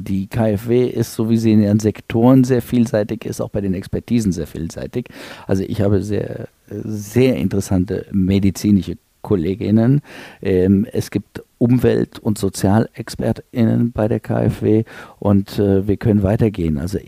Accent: Frankfurt, Hesse, Germany; Ich bin Frankfurter, in der KfW, in Frankfurt geboren, deutsch-französischer Abstammung

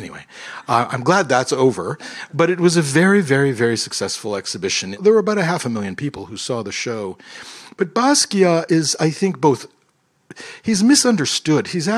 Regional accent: Ontario, Canada; first language fr; English is a second language; My background, I'm a Franco-Ontarian, French is my mother tongue, with American museum experience.

